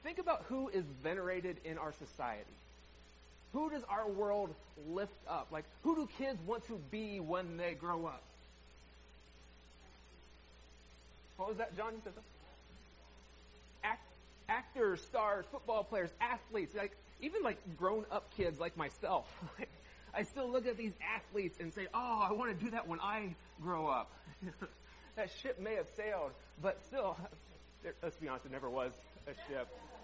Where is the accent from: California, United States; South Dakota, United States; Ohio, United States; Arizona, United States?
Ohio, United States; You know, I am from Ohio, but I didn't really care if Cincinnati won because that's not my team.